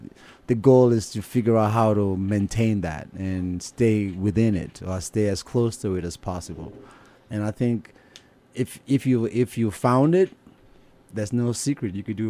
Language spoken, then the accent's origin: English; Lagos, Nigeria; But that was our answer, to a … when I was growing up.